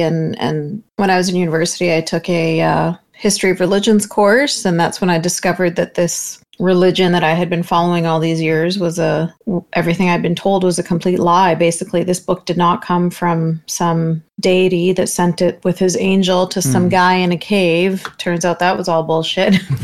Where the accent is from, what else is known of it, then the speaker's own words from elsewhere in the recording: Canada; Okay. So born and raised in Canada to a very conservative family.